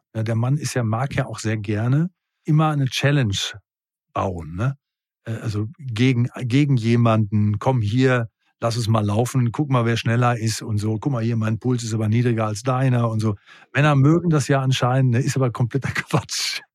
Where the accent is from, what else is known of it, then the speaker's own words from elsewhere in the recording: North Rhine-Westphalia, Germany; Ich bin sehr, sehr im Ruhrgebiet aufgewachsen. Da hat man sehr derben Humor.